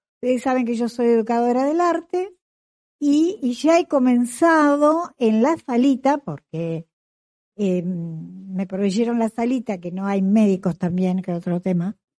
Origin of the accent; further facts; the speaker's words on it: Isla Victoria, Neuquén, Argentina; ustedes saben que yo me crié en Isla Victoria, soy del Parque Nacional.